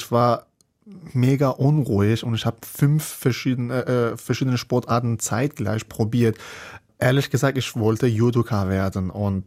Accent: Bandar Anzali, Gilan, Iran

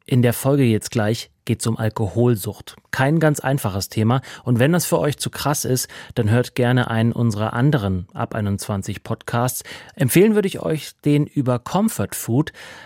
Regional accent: Bavaria, Germany; du und ich, wir sind beide aus Bayern

